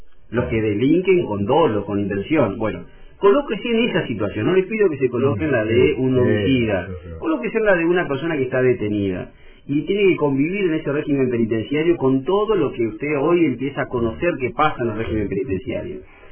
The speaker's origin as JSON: {"language": "Spanish", "country": "Italy", "said": "Yo soy italiano, sí"}